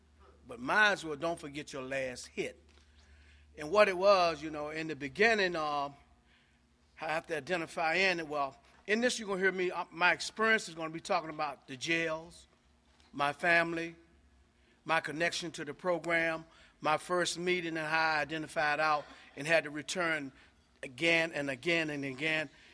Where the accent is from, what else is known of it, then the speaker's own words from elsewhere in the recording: Baltimore, Maryland, United States; I'm from Baltimore, Maryland.